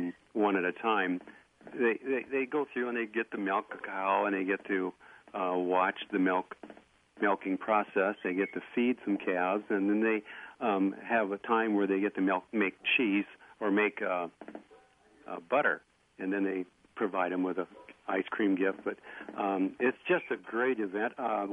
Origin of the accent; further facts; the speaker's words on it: Iowa, United States; Both my wife and I grew up here in Iowa on farms